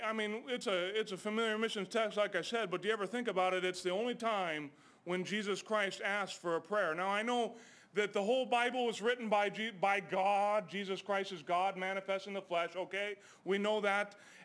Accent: Montana, United States; I'm from Montana, so a long ways away. And it's a good place, you know, some of it.

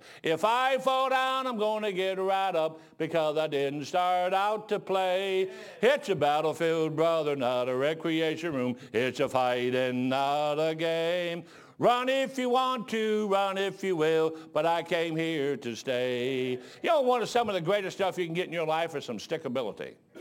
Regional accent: Detroit, Michigan, United States; during that time growing up in Detroit, I heard the gospel several times.

